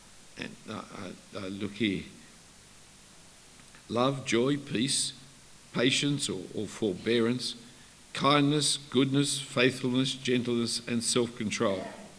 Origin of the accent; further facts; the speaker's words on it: Australia; Of course I have. I'm an Australian over the age of 40.